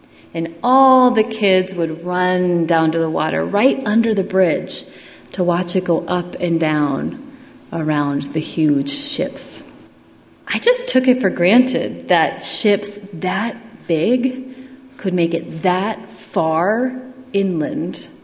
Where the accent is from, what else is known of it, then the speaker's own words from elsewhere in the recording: Duluth, Minnesota, United States; As a child growing up in Duluth, one of my favorite things to do in the summertime was to watch the huge ocean-going ships go in and out of the harbor